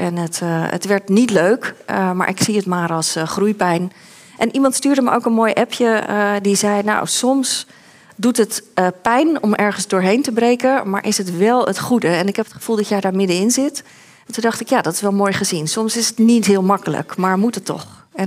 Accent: Katwijk, South Holland, Netherlands; Ja, ik groeide op in Katwijk. Dus dat was niet een dierenrechte bolwerk of zo. Het is gewoon een vissersdorp van oorsprong.

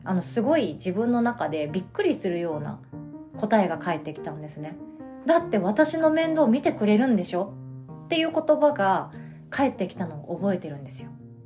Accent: Takamatsu, Kagawa, Japan; 私の実家は高松なんですけど

